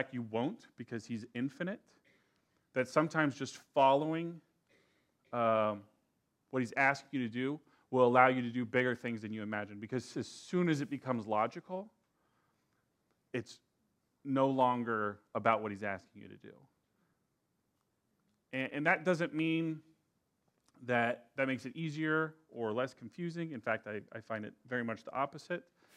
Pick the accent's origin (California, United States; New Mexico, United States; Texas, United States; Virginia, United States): Texas, United States; Round Rock; You know, we grew up in Round Rock, and I thought that was small.